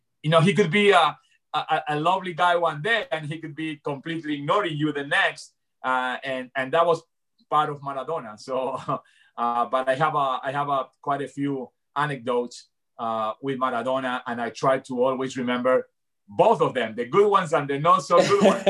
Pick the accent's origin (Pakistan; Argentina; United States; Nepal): Argentina; moved away; Yeah. Of course, I left Argentina in 1980.